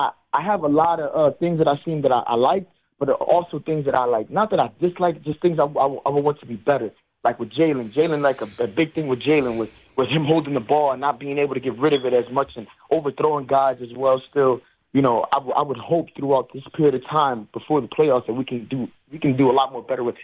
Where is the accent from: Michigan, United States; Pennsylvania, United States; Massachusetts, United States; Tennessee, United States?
Pennsylvania, United States; Philadelphia; I mean, growing up in North Philadelphia, North Philly, I mean, the way he's saying it, it makes perfect sense.